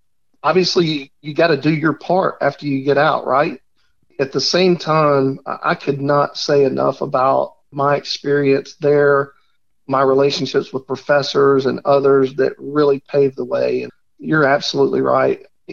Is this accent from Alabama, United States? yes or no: yes; Hueytown, Alabama, United States; where I grew up in Hueytown. I would never want to grow up anywhere else.